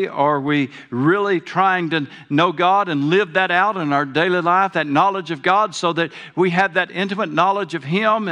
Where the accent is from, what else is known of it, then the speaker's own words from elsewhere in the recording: the South, United States; accent: southern; Sorry for my southern accent. It sneaks out on me every now and then, whether I want it to or not.